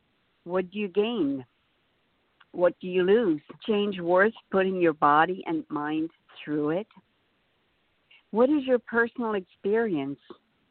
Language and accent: English; Switzerland; I know as a child, where I grew up in Switzerland